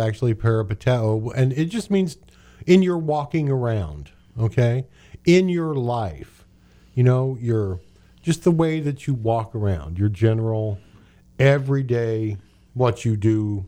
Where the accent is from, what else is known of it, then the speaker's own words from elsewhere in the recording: Indiana, United States; Well, I grew up in Central Indiana, and when you were contrary, it just meant you were against.